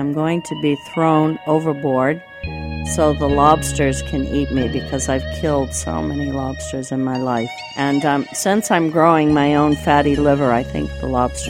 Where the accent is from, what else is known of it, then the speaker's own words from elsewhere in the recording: Brookline, Massachusetts, United States; so I grew up in Brookline, right in Coolidge Corner, so we always had a ton of people over for dinner.